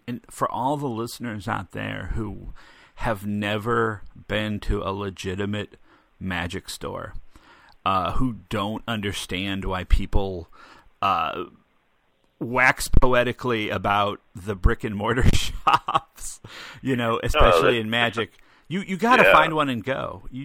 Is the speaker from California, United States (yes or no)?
no; St. Louis, Missouri, United States; So you spent some time here in my hometown of St. Louis